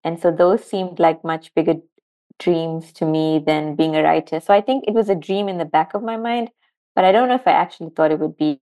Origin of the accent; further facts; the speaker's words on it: Durban, KwaZulu-Natal, South Africa; I'm from Durban. It's on the east coast of South Africa